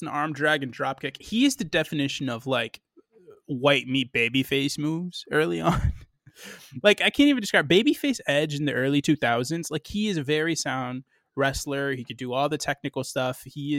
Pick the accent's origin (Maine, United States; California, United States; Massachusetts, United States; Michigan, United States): Massachusetts, United States; Boston; I mean, look, I literally live. I'm from Boston, and I don't even have him in my top three.